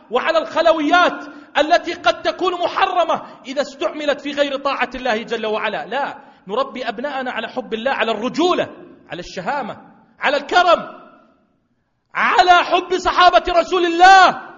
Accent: Jordan; اجعل بلدنا الأردن واحة للأمن والأمان

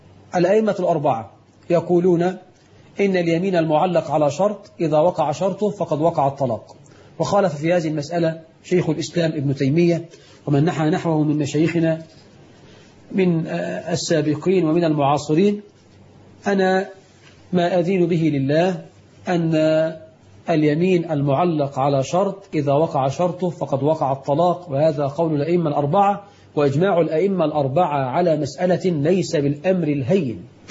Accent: Egypt; رش الميه عندنا في مصر عاده

